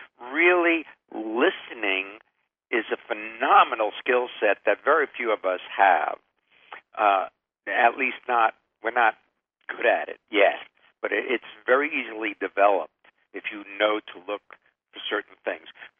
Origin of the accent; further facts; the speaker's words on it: New York, United States; accent: New York; not liking, say, my New York accent, if you will. when we're in Germany working, not liking that we're American